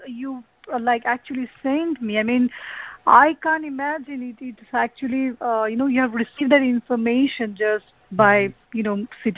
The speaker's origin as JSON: {"language": "English", "country": "India", "tie": "born there", "said": "Besides, I was born in India"}